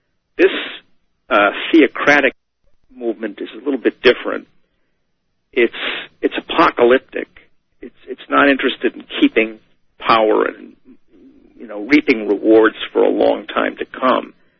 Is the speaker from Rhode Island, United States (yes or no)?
no; Chicago, Illinois, United States; I'm from Chicago, so nobody has to tell me that Democrats have stolen elections.